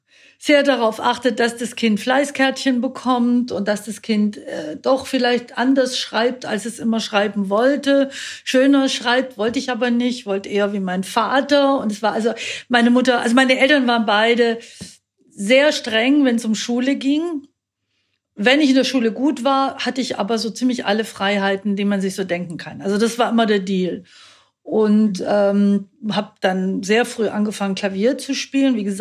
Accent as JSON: {"language": "German", "town": "Babenhausen", "region": "Bavaria", "country": "Germany", "tie": "born or raised there", "also_born_or_lived": "Ulm", "said": "ich bin geboren in Ulm und aufgewachsen in Babenhausen. Das ist 5000 Einwohnerort zwischen Memmingen, Ulm, Augsburg, vielleicht bekannt, weil dort das Stammschloss der Familie Fugger ist."}